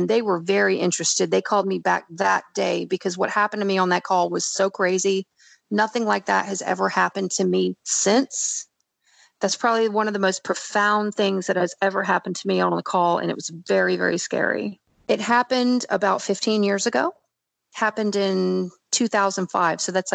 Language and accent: English; Daytona Beach, Florida, United States; Because, you know, I was originally from Daytona Beach, and I used to work all the big bike weeks every year